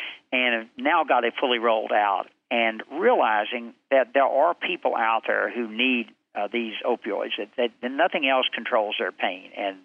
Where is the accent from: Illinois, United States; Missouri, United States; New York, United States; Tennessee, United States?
Tennessee, United States; We have a TVA lake in my hometown called Boone Lake.